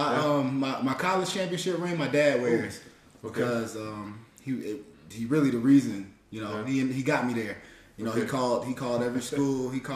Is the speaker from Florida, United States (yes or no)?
yes; Miami, Florida, United States; also born or lived in Atlanta; I'm from Miami, Florida. I moved to Atlanta, Georgia when I was really, really young.